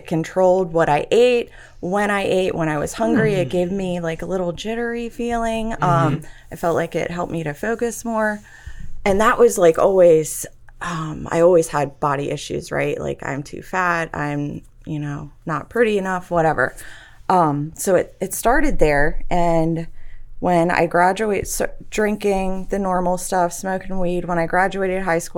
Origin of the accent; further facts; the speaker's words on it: Pasadena, Maryland, United States; I'm from Pasadena, Maryland.